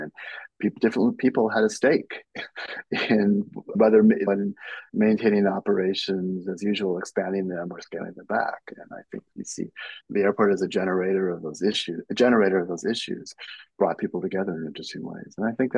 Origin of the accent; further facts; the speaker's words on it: California, United States; I'm from the Bay Area, I knew something about its history.